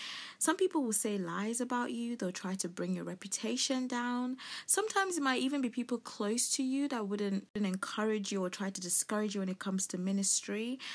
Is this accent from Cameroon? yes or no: yes; Cameroon; in Africa, in my home country, Cameroon